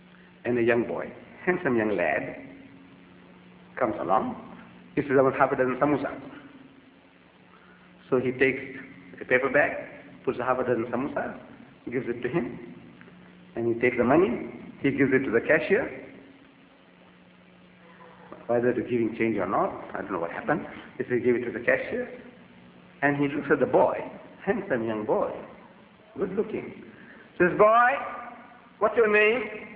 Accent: India; first language Gujarati; English is a second language; You see, me, I am a Muslim from the Bombay province. I speak Gujarati. That's my language.

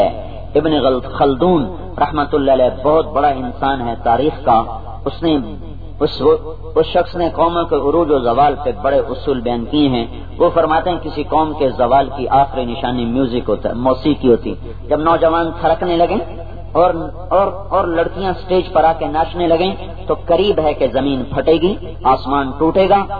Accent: Khanewal, Punjab, Pakistan; خانوال میرا ضلع ہے،

